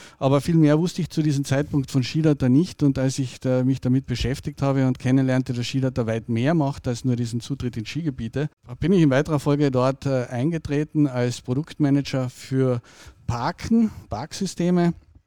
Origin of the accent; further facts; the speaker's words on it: Carinthia, Austria; ich bin 55 Jahre alt, bin aus Kärnten ursprünglich